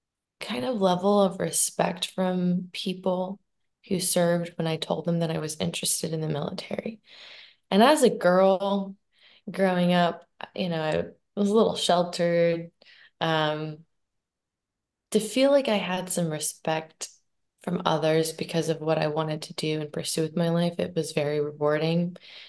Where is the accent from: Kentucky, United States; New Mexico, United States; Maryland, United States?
Maryland, United States; I think growing up in Southern Maryland, I was surrounded by a lot of military influence.